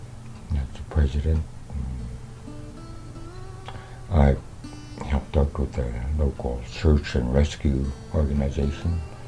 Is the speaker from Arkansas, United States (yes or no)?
no; Wales, Alaska, United States; born there; I was born in Wales, Alaska, on December 9, 1950.